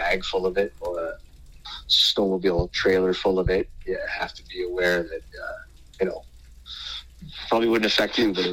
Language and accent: English; Montreal, Quebec, Canada; also born or lived in Ottawa; I grew up playing hockey in Montreal and Ottawa